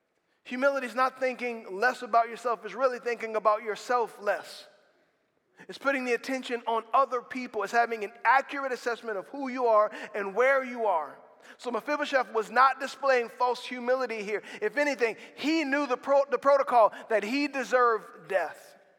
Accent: Slidell, Louisiana, United States; I'm from Slidell, Louisiana. What am I doing here?

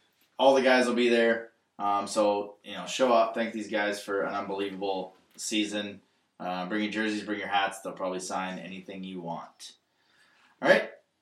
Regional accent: Calgary, Alberta, Canada; I came from Calgary, where there was media coverage everywhere.

